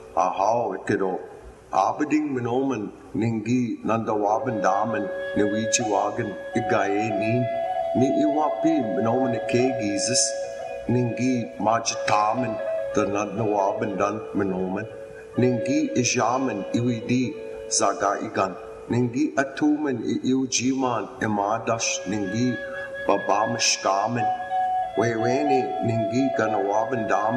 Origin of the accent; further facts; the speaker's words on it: Lac du Flambeau, Wisconsin, United States; My clan is the Bear. I'm from Lac du Flambeau.